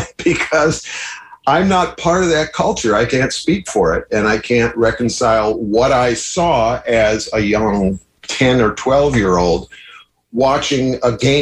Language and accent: English; Wisconsin, United States; I grew up in Wisconsin, in an area where there were a lot of Native folks.